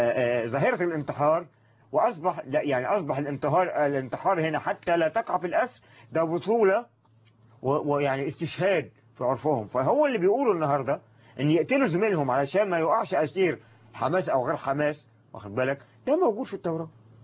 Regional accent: Egypt; انا كمواطن مصري

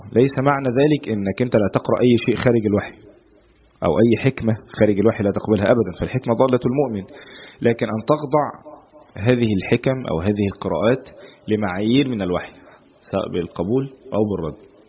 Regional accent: Egypt; اللي ده موجود في كل الدول على فكره مش بس عندنا في مصر

